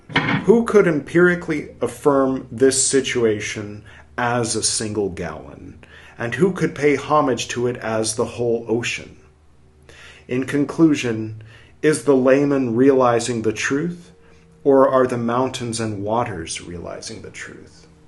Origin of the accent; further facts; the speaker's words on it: California, United States; Growing up in California, of course, you think of it one way